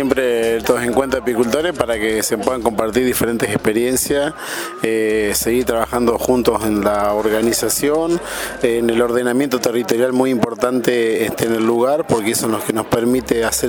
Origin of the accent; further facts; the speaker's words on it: Santa Isabel, Córdoba, Argentina; de Santa Isabel, Charbonnier.